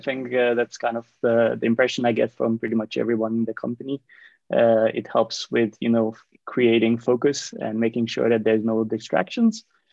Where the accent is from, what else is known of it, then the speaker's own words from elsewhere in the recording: Hungary; I'm from Hungary.